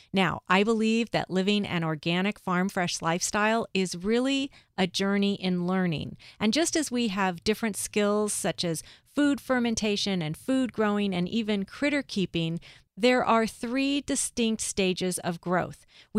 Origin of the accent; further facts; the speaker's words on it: Los Angeles, California, United States; I grew up in Los Angeles, but with a family who loved to grow their own food.